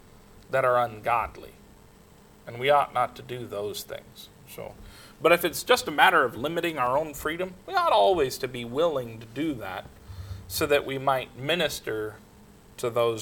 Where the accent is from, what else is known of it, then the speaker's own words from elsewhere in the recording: Los Angeles, California, United States; I said, I grew up on the West Coast in Los Angeles, and we never did any of that.